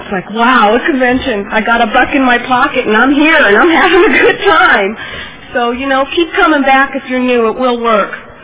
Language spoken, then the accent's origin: English; Livermore, California, United States; I'm from Livermore.